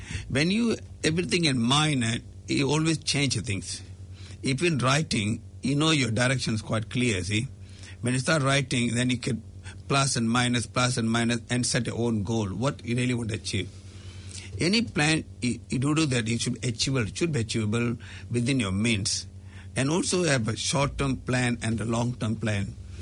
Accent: Malaysia; moved away as an adult; also born or lived in India; now in New Zealand; I came here as a student to study here at Massey University. I was born and brought up in Malaysia, and I was working in a banking for 3 years by that time. My early childhood in Malaysia and part of my education went to India as well.

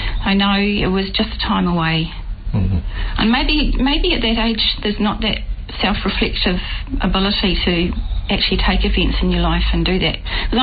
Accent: Waikato, New Zealand; I grew up in the Waikato in the 1960s, and I grew up on a farm. It was a mixed stock farm, they called in those days.

